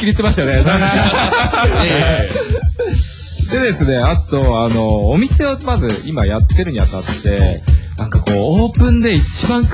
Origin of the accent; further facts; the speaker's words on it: Saitama, Japan; 俺も全然東京出身じゃないんですけど、俺埼玉なんですよ